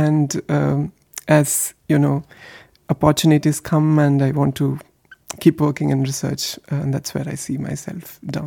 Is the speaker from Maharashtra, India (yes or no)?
yes; Pune, Maharashtra, India; moved away as an adult; And so I grew up in Pune, India, and that's where I did my undergrad and master's. And after a PhD at Indian Institute of Science, I moved here.